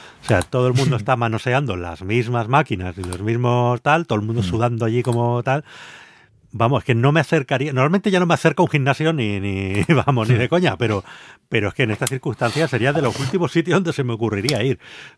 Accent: Canary Islands, Spain; Ahora bajamos a mi tierra canaria

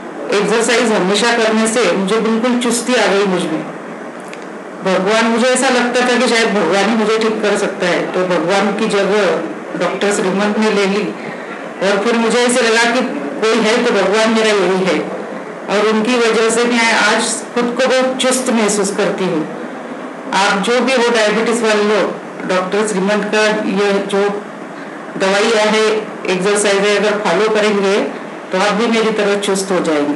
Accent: Maharashtra, India; मैं महाराष्ट्र के बरहमपुर से हूँ।

